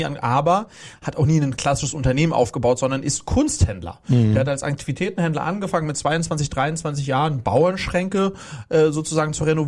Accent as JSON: {"language": "German", "region": "Berlin", "country": "Germany", "said": "Also, ich komme aus Berlin-Kladow. Es war eine kleine Reise, aber eine, die sich mächtig gelohnt hat. Also, kurz zu mir. … Ich sozusagen lebe im schönen Berlin-Kladow mit meiner Familie, zwei Mädels, 6 und 8 Jahre alt."}